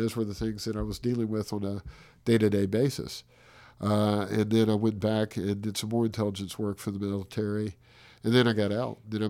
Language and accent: English; Richmond, Virginia, United States; also born or lived in Greensboro, United States; I'm originally from Richmond and North Carolina. I'm like this hybrid between Greensboro, North Carolina, and Richmond. And my folks still live in Richmond